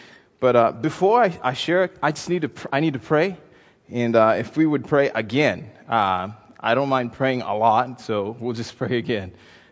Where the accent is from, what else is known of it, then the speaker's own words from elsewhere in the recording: Kenya; I'm a Kenyan saying this is home.